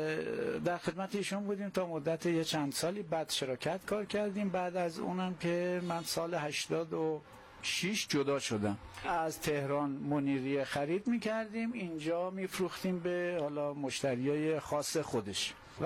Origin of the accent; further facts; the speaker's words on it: Hamadan, Iran; now in Karaj, Iran; بنده از سال 82 از همدان مهاجرت کردم به سمت کرج.